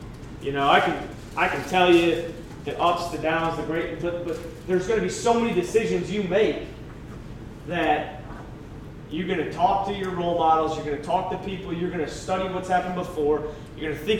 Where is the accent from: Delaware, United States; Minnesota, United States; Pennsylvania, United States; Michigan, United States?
Michigan, United States; Saginaw; I'm from Saginaw, Michigan. I'm 30 for a couple more days here.